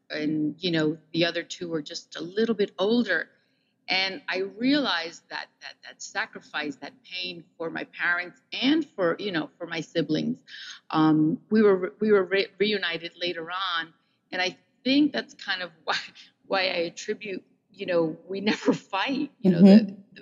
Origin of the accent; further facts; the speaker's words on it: Hackensack, New Jersey, United States; I grew up in Hackensack, New Jersey, went through the school system there